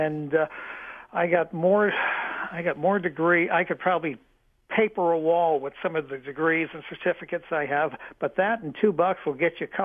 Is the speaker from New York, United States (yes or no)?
yes; New York City, New York, United States; I grew up in New York City. I still have friends, and I have a few relatives that still live in New York City.